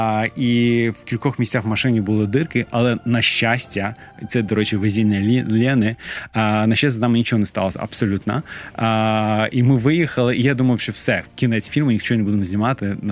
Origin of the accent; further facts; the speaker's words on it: Azerbaijan; moved away; also born or lived in Donetsk; Я прожив в Донецьку 14 років, я сам з Азербайджану, і моя родина переїхала в 93-му чи 94-му році в Донецьк.